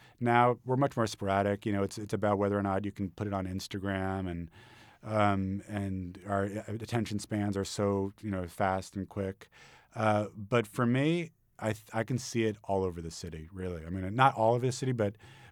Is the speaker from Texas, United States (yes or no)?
no; New York City, New York, United States; I'm a New Yorker. I think like a New Yorker. I'm super proud of being a New Yorker.